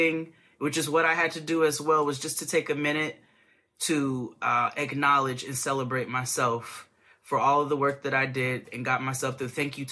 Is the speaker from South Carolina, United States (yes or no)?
yes; South Carolina, United States; now in Richmond, United States; I'm from South Carolina, but came to Richmond to pursue pharmacy school.